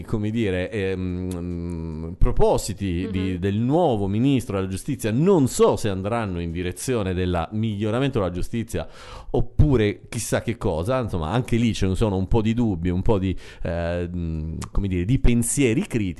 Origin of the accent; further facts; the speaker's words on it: Sicily, Italy; ancora ferite aperte per noi che siamo siciliani, lo dico proprio in particolare